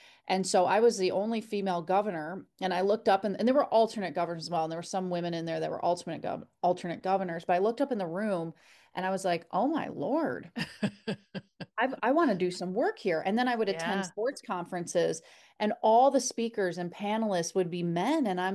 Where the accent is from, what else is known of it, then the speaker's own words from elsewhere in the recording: Kalamazoo, Michigan, United States; we've been in the community, which is my hometown in Kalamazoo, for 51 years.